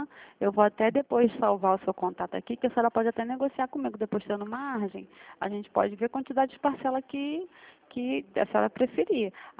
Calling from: Rio de Janeiro, Brazil; Eu falo aqui do centro do Rio

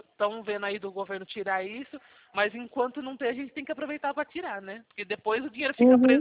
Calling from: São Carlos, São Paulo, Brazil; Eu sou aqui da Poupacred, eu sou daqui da cidade de São Carlos.

